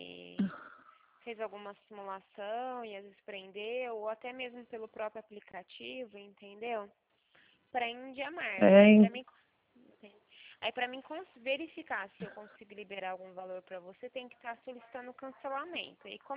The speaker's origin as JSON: {"language": "Portuguese", "town": "Pirassununga", "region": "São Paulo", "country": "Brazil", "said": "na verdade eu sou de Pirassununga, né?"}